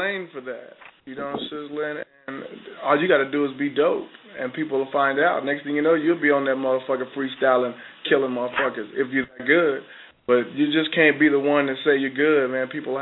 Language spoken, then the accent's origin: English; Kansas City, Missouri, United States; A lot of shit is artificial, and we're from Kansas City, and we're real people, you know what I mean?